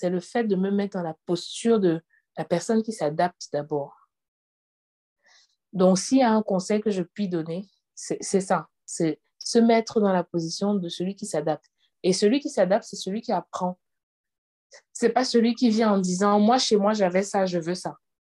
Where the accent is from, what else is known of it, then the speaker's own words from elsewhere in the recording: Cameroon; moi je suis camerounaise, je viens du Cameroun.